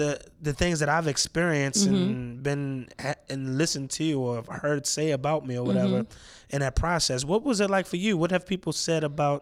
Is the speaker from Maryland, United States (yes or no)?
yes; Baltimore, Maryland, United States; because where I'm from the Alameda, not too far from Greenmount, very similar socioeconomic situations. And I went to Lake Clifton High School.